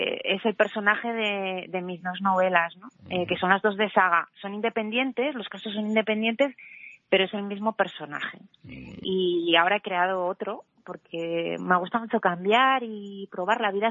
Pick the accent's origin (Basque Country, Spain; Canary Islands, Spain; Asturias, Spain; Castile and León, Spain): Asturias, Spain; como autora asturiana te dicen